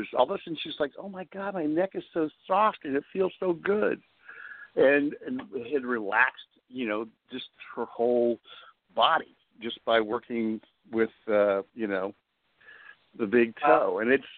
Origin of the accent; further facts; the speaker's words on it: Texas, United States; I grew up in Texas and we like to mix it up, brawl